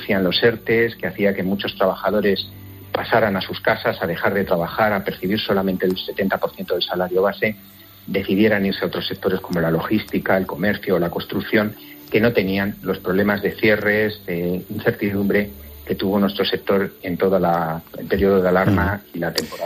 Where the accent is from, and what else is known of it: Spain